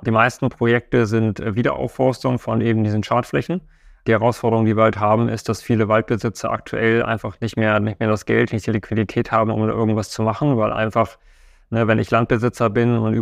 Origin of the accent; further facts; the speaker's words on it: Hamburg, Germany; wir sind aus Hamburg